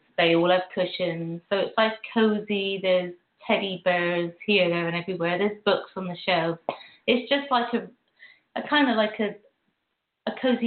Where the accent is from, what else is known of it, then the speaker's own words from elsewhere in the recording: United Kingdom; being that I'm from Britain, obviously. You can hear the old accent.